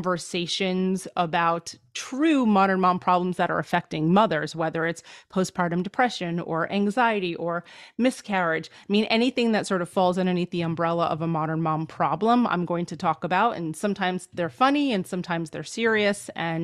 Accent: New Jersey, United States; So I'm originally from New Jersey, Northern New Jersey, and I've been in the Northeast my entire life.

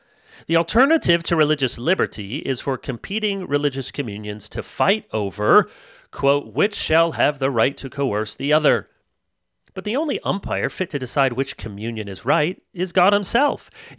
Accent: Michigan, United States; Growing up in the Dutch Reformed tradition in Michigan, I hardly knew anything about Dabney or the Southern Presbyterian tradition more broadly.

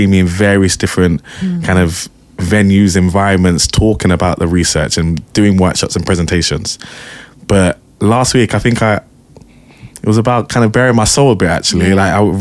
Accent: Wandsworth, London, United Kingdom; As I kind of mentioned in my talk last week, I'm a Wandsworth boy.

